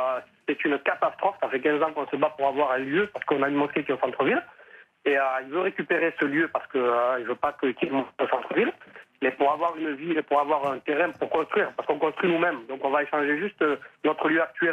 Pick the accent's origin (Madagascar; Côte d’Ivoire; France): France; Je suis français de confession musulmane